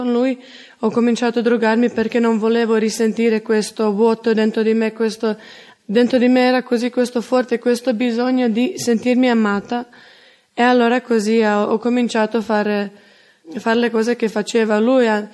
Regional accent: Croatia; now in Italy; vengo dalla Croazia e ho 23 anni.

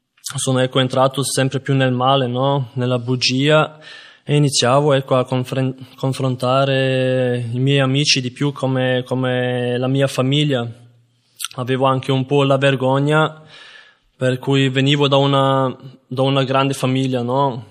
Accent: Austria; sono croato e sono nato in Austria, ho vissuto la mia vita lì e io anche vengo da una famiglia cristiana

